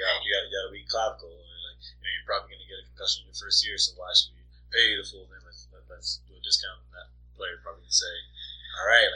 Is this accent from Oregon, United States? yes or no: no; Miami, Florida, United States; That was even before he went to play for my hometown, Miami Dolphins.